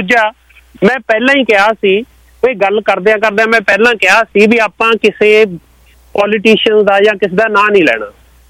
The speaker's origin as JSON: {"language": "Punjabi", "region": "Punjab", "country": "India", "tie": "born or raised there", "moved": "yes", "said": "ਸਾਡਾ ਜੀ ਕਰਦਾ ਵੀ ਥੋੜੇ ਜਿਹੇ ਮਹੀਨੇ ਕੰਮ ਕਰਕੇ ਵੀ ਚਲੋ ਪੰਜਾਬ ਨੂੰ ਚੱਲੀਏ, ਕਿਉਂਕਿ ਅਸੀਂ ਉਸ ਮਿੱਟੀ 'ਚ ਵੱਡੇ ਹੋਏ ਹਾਂ।"}